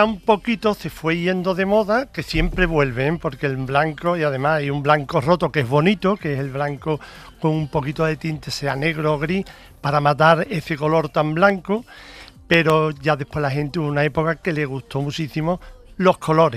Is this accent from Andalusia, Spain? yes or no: yes; El Puerto de Santa María, Andalusia, Spain; Yo soy del Puerto Santa María, Cádiz.